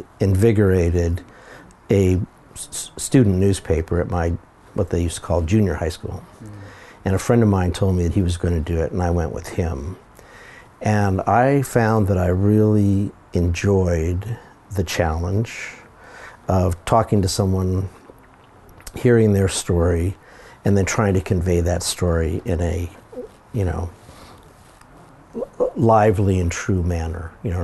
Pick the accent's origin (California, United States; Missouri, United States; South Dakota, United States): California, United States; Riverside; I grew up in Riverside, California, down by, not far from Disneyland, and worked for my local newspaper down there.